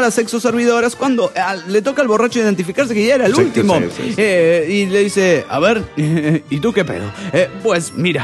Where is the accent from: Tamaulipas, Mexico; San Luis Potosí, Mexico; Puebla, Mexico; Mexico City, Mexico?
Mexico City, Mexico; del DF mexicano.